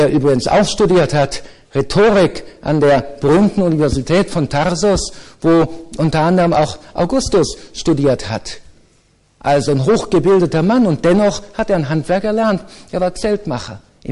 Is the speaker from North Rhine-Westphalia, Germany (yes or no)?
yes; Düsseldorf, North Rhine-Westphalia, Germany; Ich bin ja selber Düsseldorfer